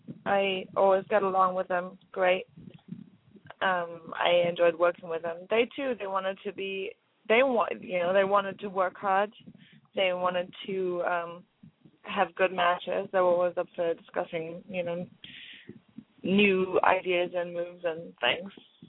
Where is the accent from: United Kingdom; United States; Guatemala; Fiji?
United Kingdom; England; I guess maybe it's because I'm English.